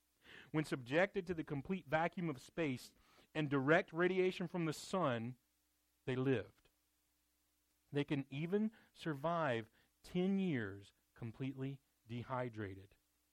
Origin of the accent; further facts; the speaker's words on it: North Carolina, United States; I'm from North Carolina. They're rednecks and they drink.